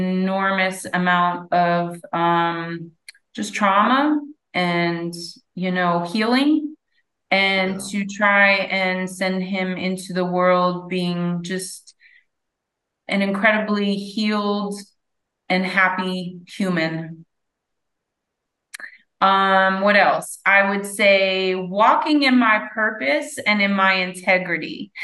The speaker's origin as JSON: {"language": "English", "town": "Miami", "region": "Florida", "country": "United States", "tie": "born or raised there", "also_born_or_lived": "San Francisco Bay Area", "moved": "as an adult", "lives_now": "Los Angeles, United States", "said": "I was born and raised in Miami, the 305. Proud of it. And I went to college in Northern California and stayed in California pretty much my whole adult life."}